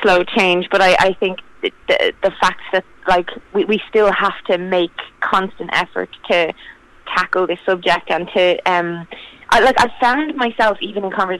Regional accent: Ireland; obviously I'm in Ireland and I grew up in Ireland. I went to an all-girls Catholic school run by nuns and stuff.

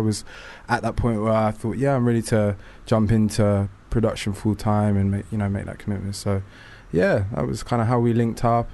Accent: London, United Kingdom; Yeah, I grew up in West London.

